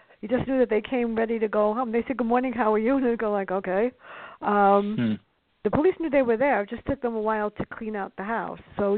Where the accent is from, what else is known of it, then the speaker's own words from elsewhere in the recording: Bronx, New York, United States; I grew up in the South Bronx.